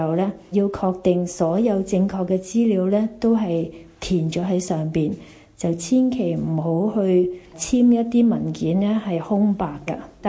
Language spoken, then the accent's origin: Chinese; Hong Kong; 我们香港的人均寿命越来越长